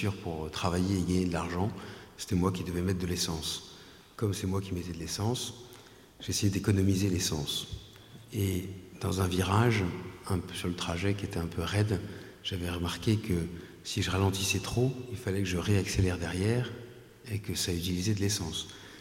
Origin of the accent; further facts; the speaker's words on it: Ars, Auvergne-Rhône-Alpes, France; moi, je viens d'Ars